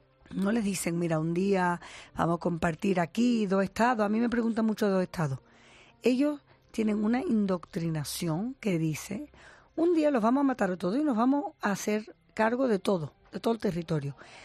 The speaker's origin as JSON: {"language": "Spanish", "country": "Gibraltar", "tie": "born or raised there", "accent": "Andalusian", "said": "De andaluz. Yo soy de Gibraltar. Me crié en Gibraltar. Y de ahí vengo y por eso hablo español."}